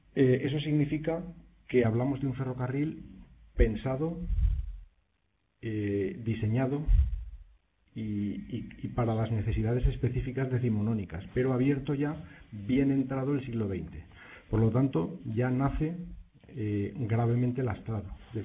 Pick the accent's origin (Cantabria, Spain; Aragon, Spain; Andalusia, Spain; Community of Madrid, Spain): Aragon, Spain; Canfranc; yo soy de Canfranc